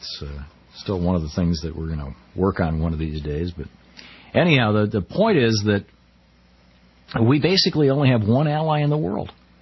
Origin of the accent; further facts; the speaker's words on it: United States; I was welcomed, embraced as an American.